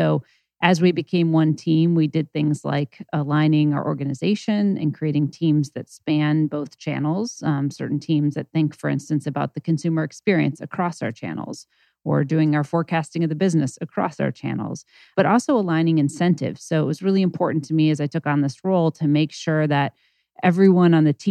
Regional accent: Chicago, Illinois, United States; Yeah. So I grew up in Chicago.

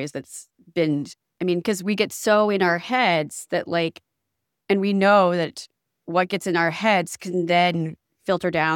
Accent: Midwest, United States; I growing up in the Midwest, like, you know, you heard about actors, but, like, my exposure to actors was watching TV and through the movies.

